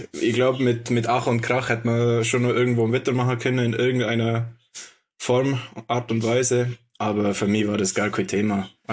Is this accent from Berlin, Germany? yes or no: no; Bad Hindelang, Bavaria, Germany; Dann, und ich komme aus Bad Hindelang, nicht aus Oberstdorf